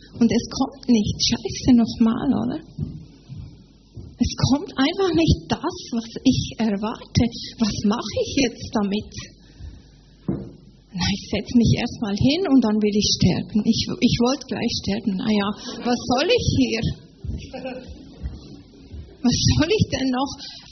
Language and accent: German; Switzerland; Ich komme aus der Schweiz.